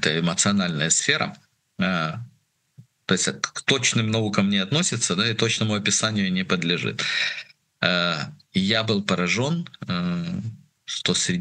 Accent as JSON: {"language": "Russian", "country": "Ukraine", "tie": "born or raised there", "said": "я Днепровский, да, я родился в Украине, вырос, я родился в русскоязычной семье. Но я разумею дуже там, гарно украинскую мову, я размовляю украинскую мову, да?"}